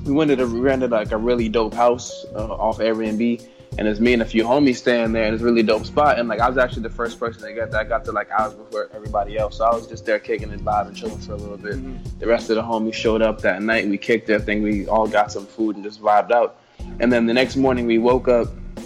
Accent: Jamaica; we learned about him as kids growing up in Jamaica

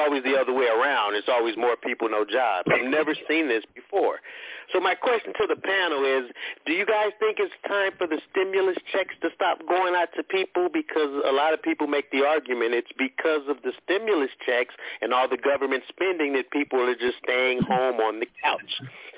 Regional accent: Los Angeles, California, United States; I'm from Los Angeles, California, and I will be hosting The Man's Voice today.

